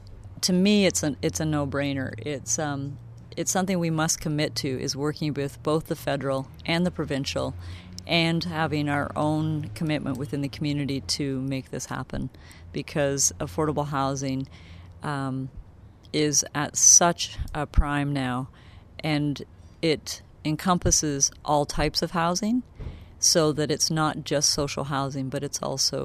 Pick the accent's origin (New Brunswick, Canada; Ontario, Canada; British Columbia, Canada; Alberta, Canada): Ontario, Canada; Guelph; I live in Ward 1. I was born in Guelph and raised here, but I've also had the opportunity to live, work, and travel in other parts of the world